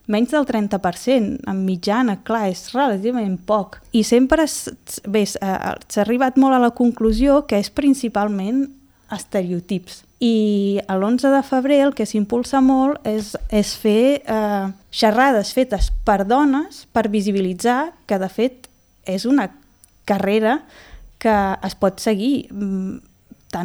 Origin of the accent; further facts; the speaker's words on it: Sant Pol de Mar, Catalonia, Spain; jo sóc filla de Sant Pol, vaig estudiar a l'escola pública de Sant Pol, a l'escola Sant Pau, vaig fer l'ESO, vaig ser la primera generació que va fer l'ESO a l'Institut Bisbe Sevilla